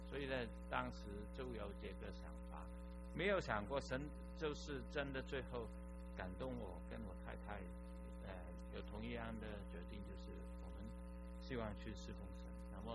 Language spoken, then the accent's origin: Chinese; Hong Kong; first language Cantonese; Chinese is a second language; 我是从香港来的呢，我出生在香港，那么所以你听我讲普通话呢，我常告诉人我的普通话就是普普通通简直，就因为我一直以来都是讲粤语的嘛，在香港